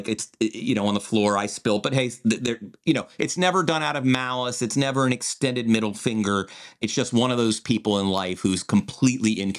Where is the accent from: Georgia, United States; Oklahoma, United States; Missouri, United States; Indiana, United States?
Georgia, United States; Atlanta; Oh, no, it's caramel. I'm a Southerner.